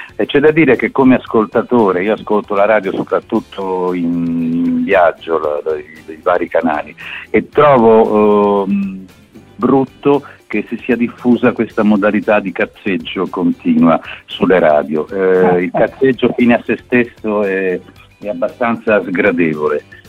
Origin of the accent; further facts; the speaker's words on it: Apulia, Italy; lui è un pugliese del nord mentre io sono un pugliese del sud